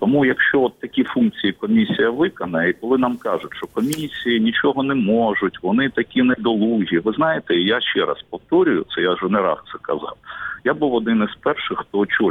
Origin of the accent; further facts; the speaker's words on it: Zaporizhzhia, Zaporizhzhia Oblast, Ukraine; в моєму рідному Запоріжжі